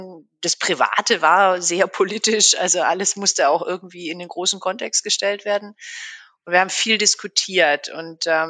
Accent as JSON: {"language": "German", "region": "Baden-Württemberg", "country": "Germany", "tie": "born or raised there"}